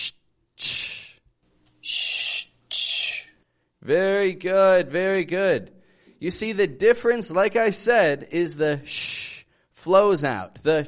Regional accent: Toronto, Ontario, Canada; I'm from Toronto, Canada.

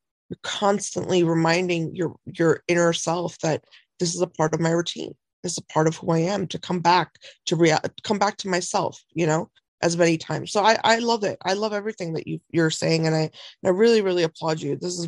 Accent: India; I'm Indian. I was born into a family that, you know, believes in yoga. We believe in meditation.

